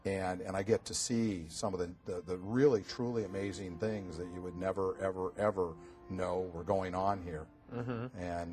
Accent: Bellevue, Washington, United States; I live in a great city. I grew up next door in Bellevue, in North Bellevue, in the woods

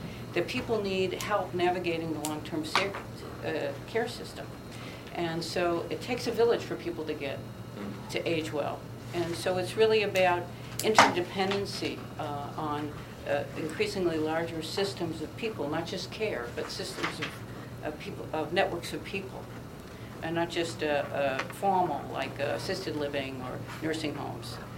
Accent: Boston, Massachusetts, United States; I know because I'm from Boston.

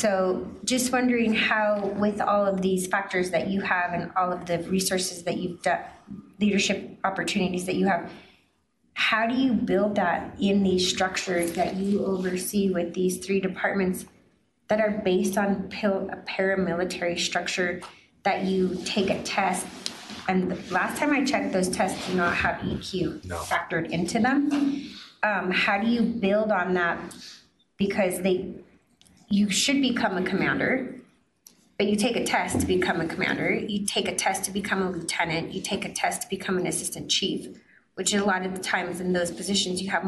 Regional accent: Denver, Colorado, United States; we have a chief who is born and raised in Denver, has lived in Denver his whole life, similar to me

